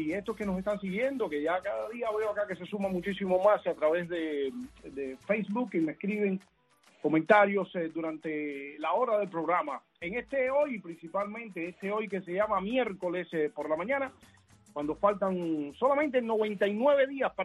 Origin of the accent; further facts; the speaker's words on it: Cuba; A mí, como cubano